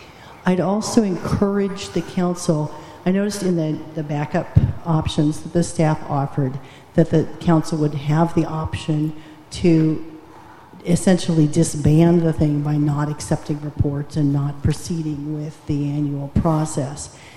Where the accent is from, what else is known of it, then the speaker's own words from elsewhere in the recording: Atascadero, California, United States; from Atascadero, and I'm a real member of the public.